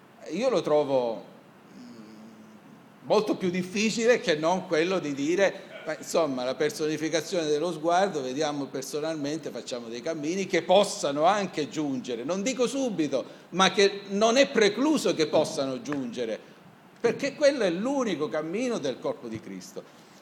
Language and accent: Italian; Lecce, Apulia, Italy; io quando ero molto più giovane, sono di Lecce